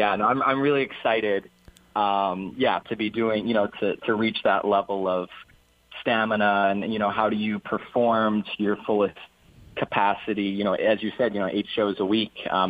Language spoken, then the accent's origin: English; Hawaii, United States; So I was sort of a hip-hop dancer growing up in Hawaii